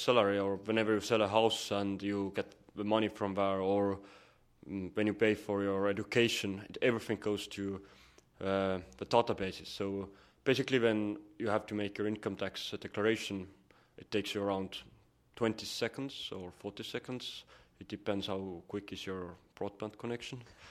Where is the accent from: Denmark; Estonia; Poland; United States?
Estonia; English is a second language; I come from Estonia.